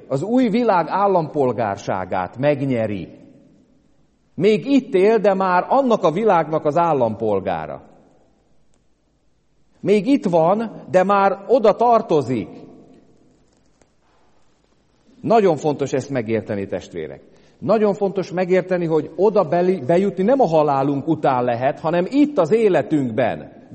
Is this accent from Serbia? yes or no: no; Hungary; egy idegen országban vagyok, és én magyar vagyok